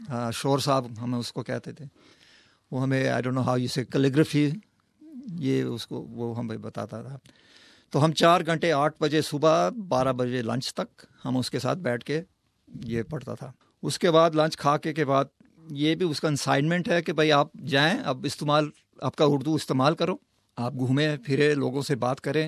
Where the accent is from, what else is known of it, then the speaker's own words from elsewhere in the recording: India; born there; Urdu is a second language; میں انڈیا میں پیدا ہوا, ویسے میرا پاسپورٹ امریکن آسٹریلین ہے, 2 پاسپورٹس ہیں میرے, لیکن میرا روحانی جو رہائش ہے my place that I feel most at home ہے پاکستان یا انڈیا.